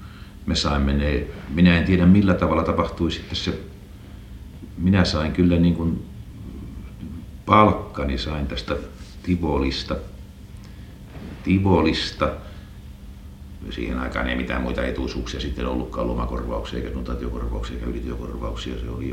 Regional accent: Häme, Finland; kun mä olin Hämeestä kotoisin

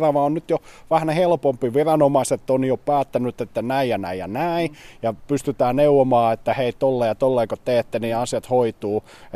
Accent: Lappeenranta, South Karelia, Finland; now in Kokemäki, Finland; Mä oon Lappeenrannasta alun perin, nykyisin asustelen tuolla Kokemäellä, että tullut tästä Suomen läpi monen mutkan kautta.

